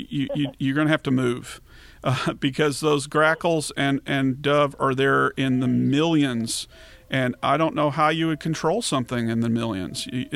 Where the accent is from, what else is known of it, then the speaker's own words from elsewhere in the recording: Dallas, Texas, United States; When I was a kid growing up in Dallas in the 1970s